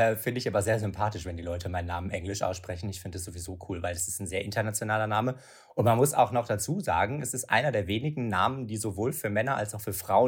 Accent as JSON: {"language": "German", "region": "Hamburg", "country": "Germany", "tie": "born there", "said": "Und dann schlussendlich den Sprung nach Hamburg und ich bin dann in Hamburg geboren worden."}